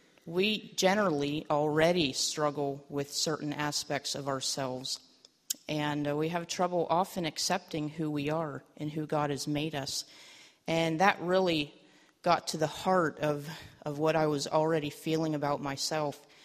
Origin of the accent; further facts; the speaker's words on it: Pennsylvania, United States; I was actually born and raised in Pennsylvania, central Pennsylvania, right down there with all the Amish and Mennonites.